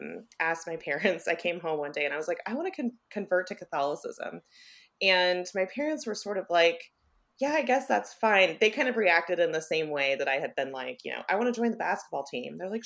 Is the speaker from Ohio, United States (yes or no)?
no; Kansas City, Missouri, United States; And so I grew up in South Kansas City, which was in the 90s and still is like part of a very underfunded school district.